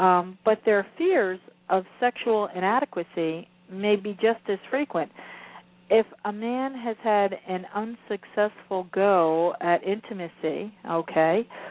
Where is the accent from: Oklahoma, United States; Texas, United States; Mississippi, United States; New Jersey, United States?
New Jersey, United States; accent: New Jersey; You know, I keep saying y'all a lot to try and lose my New Jersey accent, but it doesn't seem